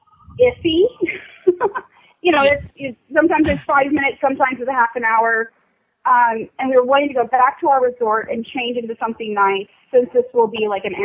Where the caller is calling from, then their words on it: Nebraska, United States; Hi, actually, I'm from Nebraska.